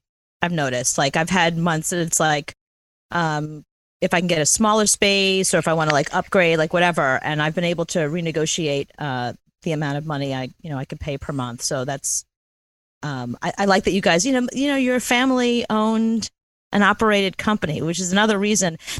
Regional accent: New York, United States; for me, it's really important as a New Yorker to help my fellow New Yorkers stay in business

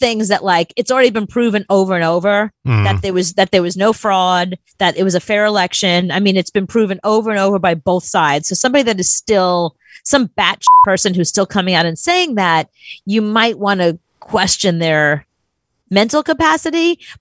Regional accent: United States; I had to say something. I'm an American.

